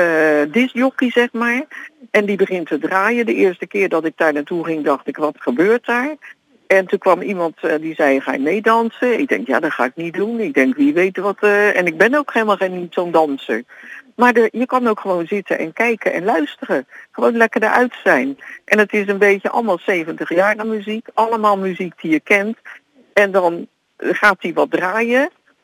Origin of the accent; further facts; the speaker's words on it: Rotterdam, South Holland, Netherlands; Want ik ben een Rotterdammer